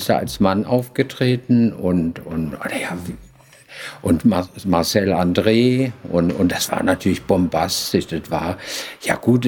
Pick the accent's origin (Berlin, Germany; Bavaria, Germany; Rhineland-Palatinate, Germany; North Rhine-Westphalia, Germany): Berlin, Germany; Also ich bin ja Berlinerin